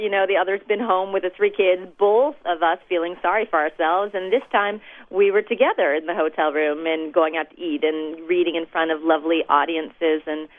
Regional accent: Chicago, Illinois, United States; moved away as an adult; now in Mississippi, United States; I'm originally from Chicago. I had never heard of this flood until I moved to Mississippi when I was 30.

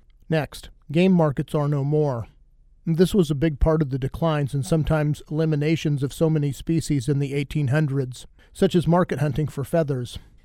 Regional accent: Kansas, United States; In my home state of Kansas, in my youth, white-tailed deer were not very numerous

